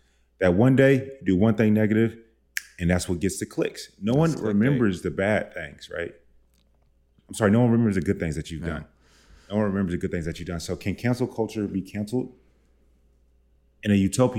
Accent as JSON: {"language": "English", "region": "the South", "country": "United States", "said": "I come from the South."}